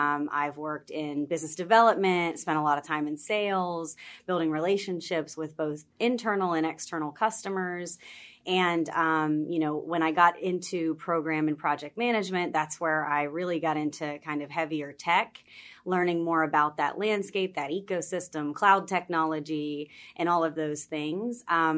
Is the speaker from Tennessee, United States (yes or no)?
no; Wheeling, West Virginia, United States; I'm actually from West Virginia. I'm from Wheeling.